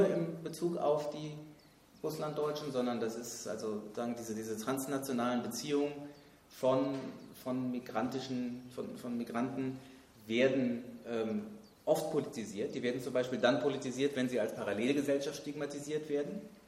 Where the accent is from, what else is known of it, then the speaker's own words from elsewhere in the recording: Hesse, Germany; in der Wohnsiedlung, wo ich aufgewachsen bin, im Norden von Hessen